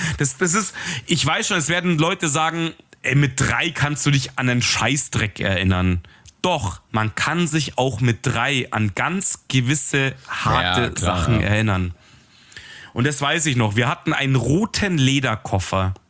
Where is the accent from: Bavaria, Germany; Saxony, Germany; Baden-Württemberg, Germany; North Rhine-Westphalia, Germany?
Bavaria, Germany; Munich; Und ich komme halt mitten aus dem Ghetto in München